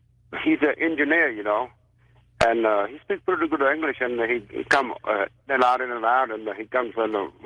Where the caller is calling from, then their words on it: Houston, Texas, United States; Yes, I'm calling from Houston.